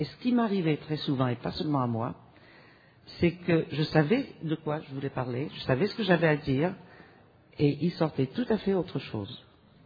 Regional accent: Tunisia; born there; Et je suis née en Tunisie. Et en Tunisie, c'est un protectorat français, c'est pour ça que je parle français.

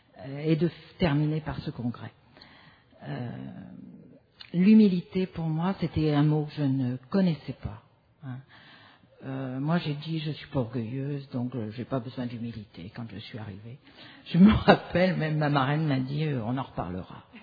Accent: Provence-Alpes-Côte d'Azur, France; Je viens de France, de la région de Provence

